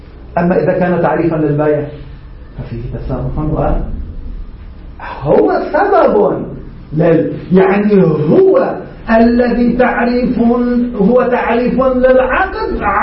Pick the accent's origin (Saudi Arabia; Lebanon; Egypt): Lebanon; نحن عندنا هيك بلبنان